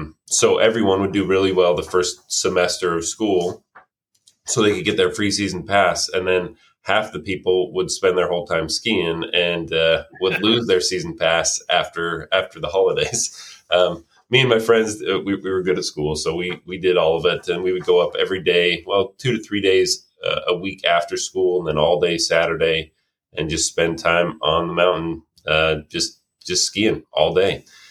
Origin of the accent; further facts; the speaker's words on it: Utah, United States; now in Virginia, United States; But I born and raised in Utah, lived there my whole life, really, up until the last little while, where I kind of split time now in Virginia and Utah.